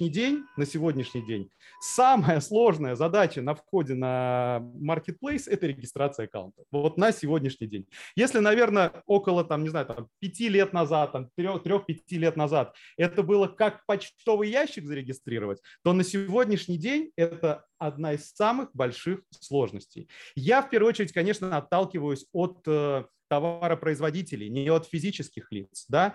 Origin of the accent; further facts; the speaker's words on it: Russia; поскольку я также предприниматель из России